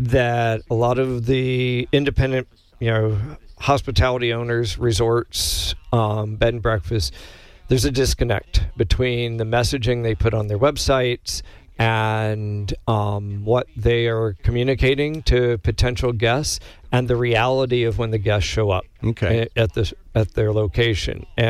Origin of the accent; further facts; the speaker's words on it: Indianapolis, Indiana, United States; I grew up in Indianapolis.